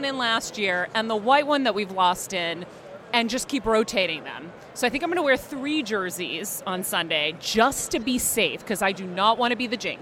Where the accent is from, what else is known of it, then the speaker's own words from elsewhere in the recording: Boston, Massachusetts, United States; I'm like, I'm loyal. I'm from Boston.